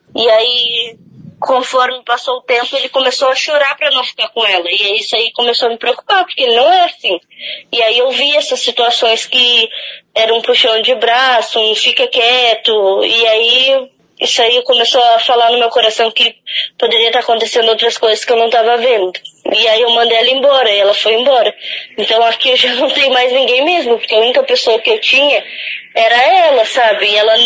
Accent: Rio Grande do Sul, Brazil; moved away as an adult; eu não sou daqui, né? Eu sou do Rio Grande do Sul. Faz 3 anos que eu e meu esposo viemos pra cá.

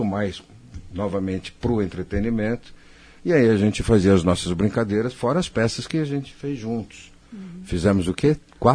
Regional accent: São Paulo, Brazil; moved away as an adult; now in Maringá, Brazil; eu cheguei aqui em Maringá, sou de São Paulo, cheguei aqui em Maringá em 99 para abrir um restaurante

